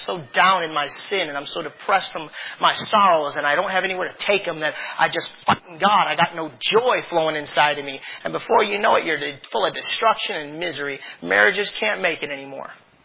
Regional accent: Brighton, Michigan, United States; No, I'm from Brighton.

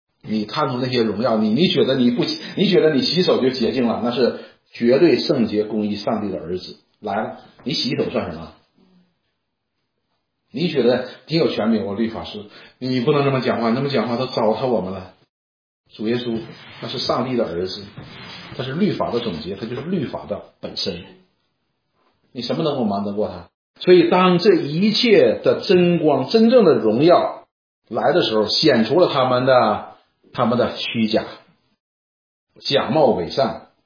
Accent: Northeast China, China; 用我们东北话说叫光杆司令。

